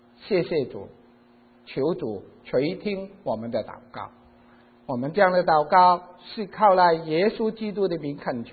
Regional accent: China; 我们是来自中国啊，海外各个的地方

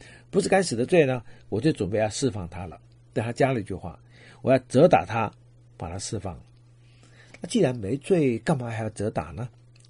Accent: China; 所以我们中国人说的嘛，敌人的朋友而就是我的敌人

